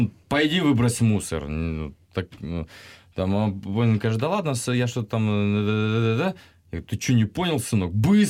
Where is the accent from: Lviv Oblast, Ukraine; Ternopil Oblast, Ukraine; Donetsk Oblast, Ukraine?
Ternopil Oblast, Ukraine; Ternopil; хоча я родом з Тернополя.